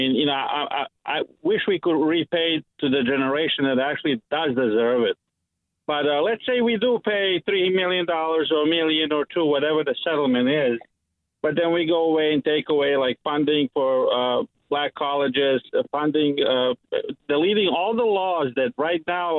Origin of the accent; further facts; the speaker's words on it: Cumming, Georgia, United States; I'm from Cumming, Georgia.